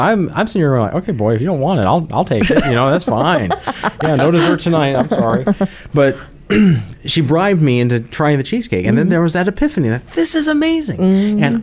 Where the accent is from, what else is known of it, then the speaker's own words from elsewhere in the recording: Minnesota, United States; I'm from Minnesota, okay? The thing that I miss most at the Minnesota State Fair was the deep fried cheese curds.